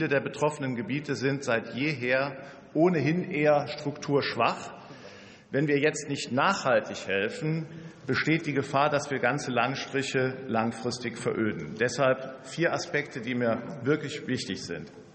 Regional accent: Gemünd, North Rhine-Westphalia, Germany; auch mein Heimatort Gmünd in der Eifel ist durch das Hochwasser weitgehend zerstört worden.

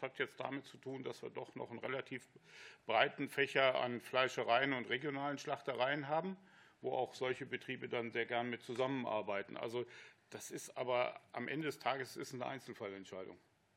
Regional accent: Hesse, Germany; now in Braunschweig, Germany; Ich komme gebürtig aus Oberhessen, 1000 mm Regen. Wir hatten Schweine auf Stroh.

